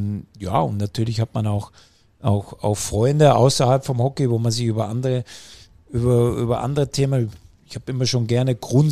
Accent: Bavaria, Germany; ich komme ja aus Bayern. Und wenn man als bayerisches Kind groß wird

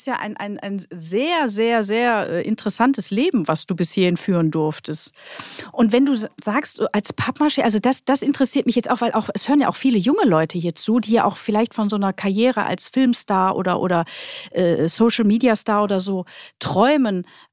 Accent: Duisburg, North Rhine-Westphalia, Germany; ich bin ja auch groß geworden in Duisburg

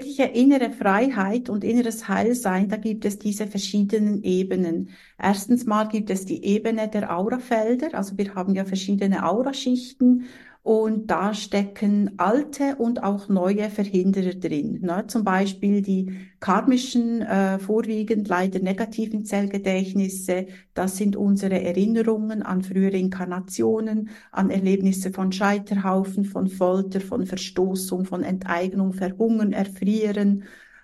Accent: Switzerland; Ich bin Schweizerin und Inhaberin von einem Seelenbusiness.

